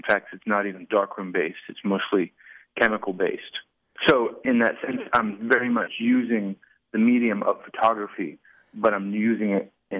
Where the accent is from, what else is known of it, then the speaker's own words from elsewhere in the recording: Temple City, California, United States; also born or lived in San Francisco / New York; No, I was born and raised in Temple City, California, out by Pasadena.